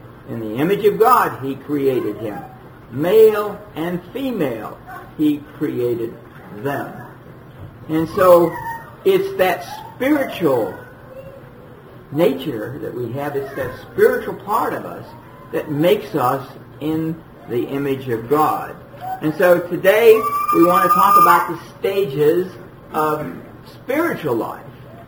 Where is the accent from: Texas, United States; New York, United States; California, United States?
California, United States; Los Angeles; sister and I were growing up in Los Angeles, California, our parents would measure our growth.